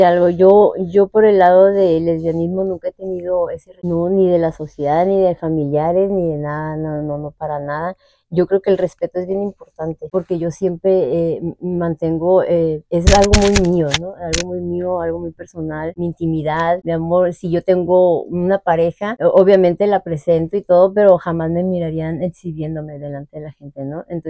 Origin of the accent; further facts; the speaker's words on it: Tijuana, Baja California, Mexico; Soy aquí de Tijuana, todita. Soy tijuanera.